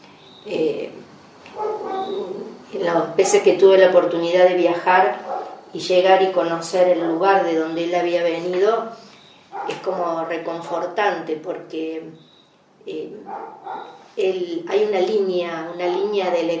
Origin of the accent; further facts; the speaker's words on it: Santa Fe, Argentina; Cuando nosotros nos venimos de Santa Fe, durante muchos años éramos del núcleo de toda la … los únicos que no quedaron en Santa Fe fuimos nosotros.